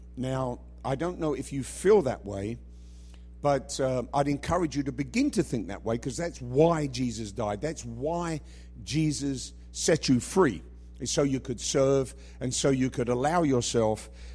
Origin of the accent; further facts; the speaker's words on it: England, United Kingdom; And sorry, I just think that's funny, but I'm English, so what can I tell you?